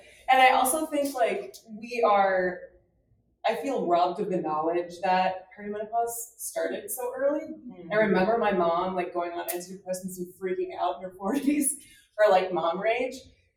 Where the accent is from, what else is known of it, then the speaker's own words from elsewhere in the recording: Midwest, United States; I'm from the Midwest, and I have the conversation all the time, like, is it generational? Is it regional?